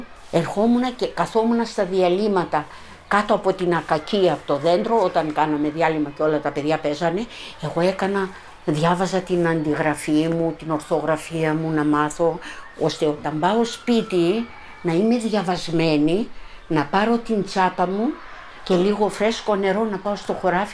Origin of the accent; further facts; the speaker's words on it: Palaio Kastrosero, Greece; born there; Γεννήθηκα στο Παλαιό Καστροσερό το 1940.